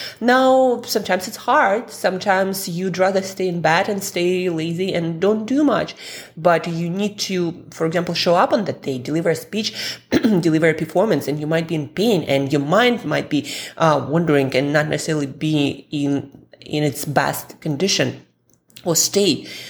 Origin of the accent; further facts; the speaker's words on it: Russia; moved away; also born or lived in Italy / Switzerland; So I've been around, and of course, you know, I'm from Russia, so I lived there too.